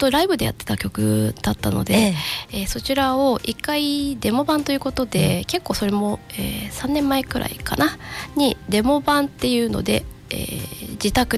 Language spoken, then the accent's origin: Japanese; Onomichi, Hiroshima, Japan; 私は尾道で生まれ育って、まあ、こういう街でっていうことを話したりとか。